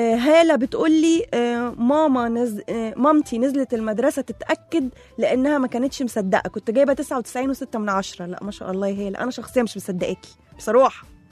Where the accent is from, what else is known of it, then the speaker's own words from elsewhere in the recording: Egypt; أنا مشفتوش في حياتي غير عندنا إحنا بس كمصريين.